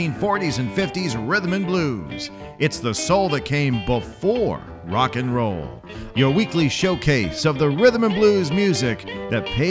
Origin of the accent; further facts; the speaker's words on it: Boston, Massachusetts, United States; And since I grew up in the Boston area, my natural tendency is to call this group the Larks. But I'm gonna hold back, baby. I got to keep the accent in check.